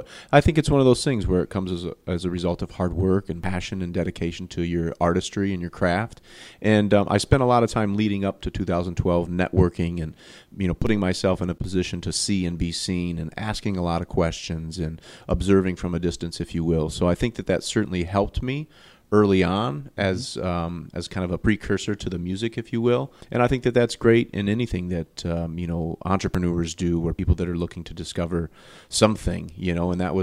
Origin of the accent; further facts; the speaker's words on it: Lansing, Michigan, United States; also born or lived in Sarasota, Florida; Well, I am I'm a Lansing native, but I was born and raised in Sarasota, Florida. I guess I would say I'm a product of the Lansing School District.